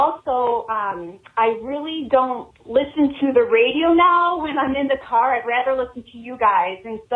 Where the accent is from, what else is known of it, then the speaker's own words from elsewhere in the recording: Mount Prospect, Illinois, United States; I'm from Mount Prospect, Illinois